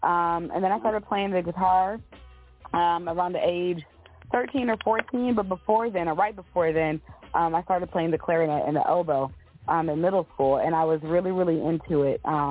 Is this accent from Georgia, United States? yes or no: yes; Atlanta, Georgia, United States; I'm from Atlanta, born and raised.